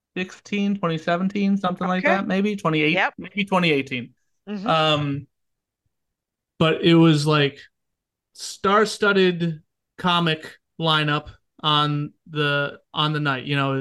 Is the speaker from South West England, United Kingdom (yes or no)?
no; Liverpool, North West England, United Kingdom; I'm from Liverpool.